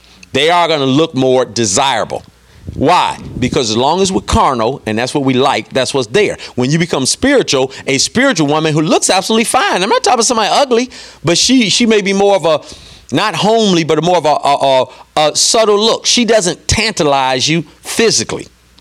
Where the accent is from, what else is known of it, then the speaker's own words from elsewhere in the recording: Detroit, Michigan, United States; now in West Palm Beach, United States; I grew up in Detroit. 2.5 million black people to choose from.